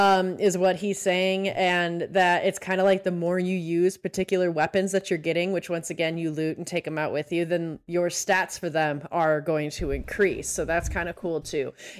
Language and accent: English; Midwest, United States; I am from the Midwest. Don't come at me.